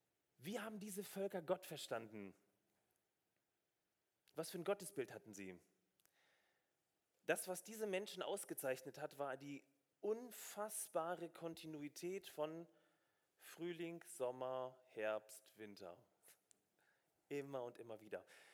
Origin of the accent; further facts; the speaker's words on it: Stuttgart, Baden-Württemberg, Germany; Ich komme aus Stuttgart. Wir wohnen in Möhringen, meine Frau, meine 1,8 Kinder.